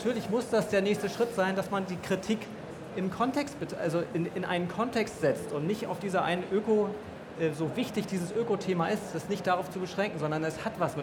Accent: Rostock, Mecklenburg-Vorpommern, Germany; ich komme ja aus Rostock

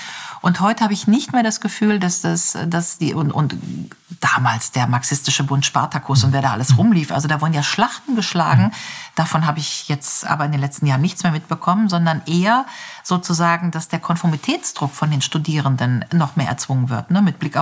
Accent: Grevenbroich, North Rhine-Westphalia, Germany; Also ich bin ja die ersten Jahre da in Grevenbruch, meiner Heimatstadt, jeden Tag mit dem Fahrrad gefahren.

